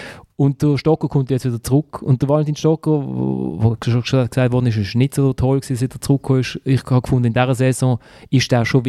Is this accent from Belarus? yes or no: no; Basel, Basel-Stadt, Switzerland; Ich finde, Pascal Schürpf mag ich halt einfach als Basler.